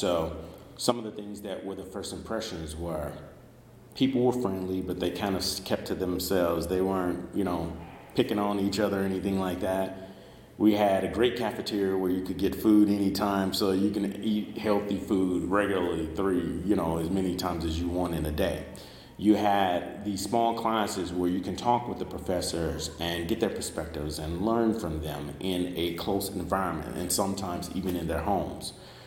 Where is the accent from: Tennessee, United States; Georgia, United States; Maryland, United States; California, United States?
Tennessee, United States; Memphis; What brought me to Sewanee is that I grew up in Memphis, Tennessee